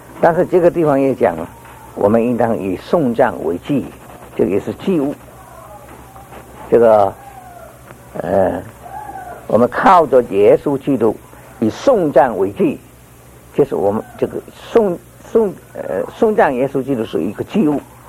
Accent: Fujian, China; 我们福建人说记得

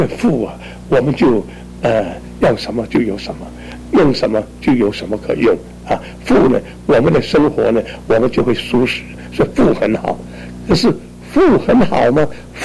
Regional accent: China; 那么你看今天的不真实，好像我们中国人所谓礼义之邦，什么叫礼义之邦？

